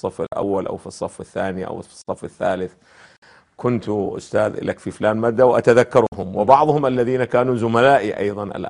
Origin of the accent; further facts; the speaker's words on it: Karbala, Karbala Governorate, Iraq; born there; ولدت في مدينة كربلاء بتاريخ 1956 للميلاد، وفي محلة العباسية الغربية، وبشكل دقيق أيضا في شارع باب القبلة، وفي منزل قريب